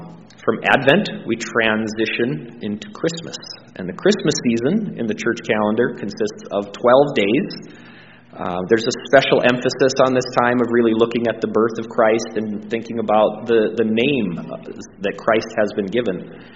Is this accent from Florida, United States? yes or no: no; Fergus Falls, Minnesota, United States; I grew up in Fergus Falls and went to church there.